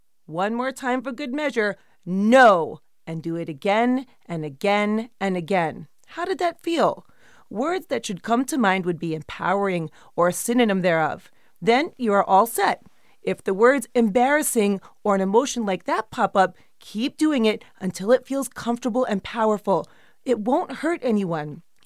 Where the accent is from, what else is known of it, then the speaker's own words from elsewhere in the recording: Brooklyn, New York, United States; I am Greek, I am from Brooklyn, and I am a woman.